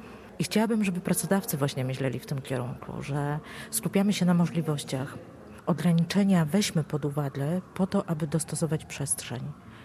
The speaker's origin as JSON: {"language": "Polish", "town": "Góra", "region": "Lower Silesian Voivodeship", "country": "Poland", "moved": "as an adult", "lives_now": "Kraków, Poland", "said": "Ja nie pochodzę z Krakowa, pochodzę z małej miejscowości Góra koło Leszna. Przyjechałam do Krakowa kontynuować studia magisterskie i tak już zostałam."}